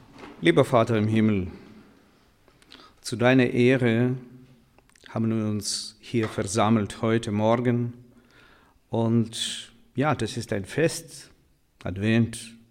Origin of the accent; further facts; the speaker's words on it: Ukraine; Ich komme aus der Ukraine, aus dem Land, wo der Krieg jetzt herrscht.